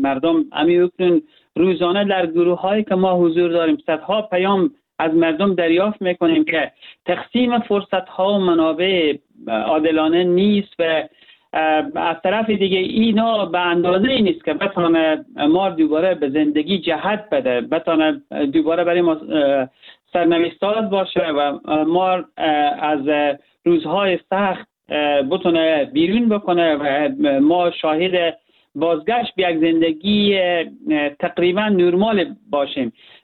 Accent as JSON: {"language": "Persian", "region": "Herat", "country": "Afghanistan", "said": "به عنوان یک هراتی قدردان دید انسانی همه مردم افغانستان باشم"}